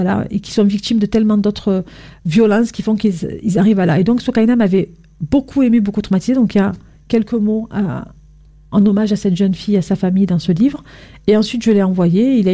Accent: France; born there; Je suis née en France.

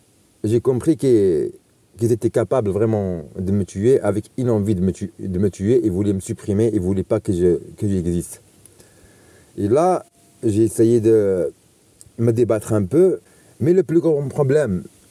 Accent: France; ma famille est blanche, tous mes amis sont blancs, j'étais élevé par des Français, j'ai grandi en France

